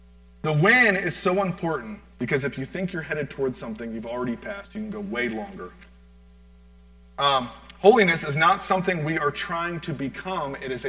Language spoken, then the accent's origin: English; Florida, United States; Well, it's wintertime, and I'm from Florida, and I'm driving my wife's little Toyota Corolla, okay?